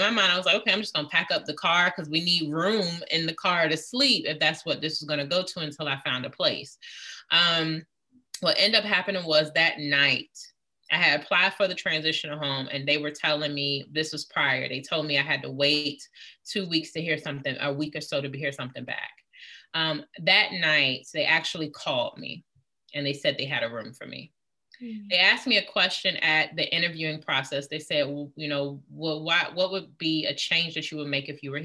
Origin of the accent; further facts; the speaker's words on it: Virginia, United States; I'm Virginia.